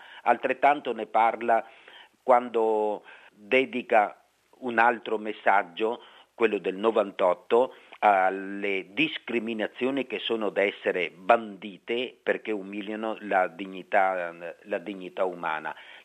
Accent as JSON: {"language": "Italian", "country": "Poland", "second_language": "Italian", "lives_now": "Vatican City", "said": "anch'io sono un extracomunitario. Prima di tutto perché vengo dalla Polonia, a quel tempo la Polonia era una nazione fuori della comunità europea"}